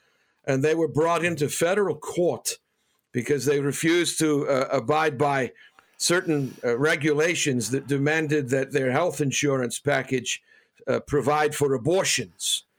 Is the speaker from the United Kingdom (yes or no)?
yes; Wales, United Kingdom; I'm of Welsh background, and people ask me if I'm English. No, I'm Welsh, you know